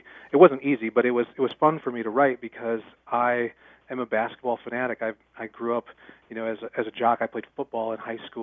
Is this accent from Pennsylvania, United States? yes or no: no; Cedar Rapids, Iowa, United States; now in Decorah, United States; I grew up in Cedar Rapids. I now live in Decorah, Iowa